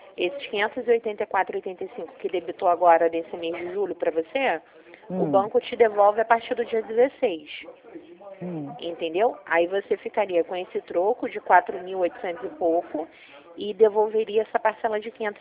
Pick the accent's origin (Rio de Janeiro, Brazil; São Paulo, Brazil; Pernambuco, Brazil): Rio de Janeiro, Brazil; Eu sou da Vila da Penha.